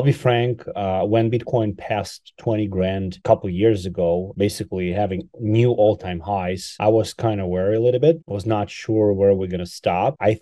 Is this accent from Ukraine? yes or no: yes; Ukraine; I'm actually from Ukraine, so been tough a little bit on me.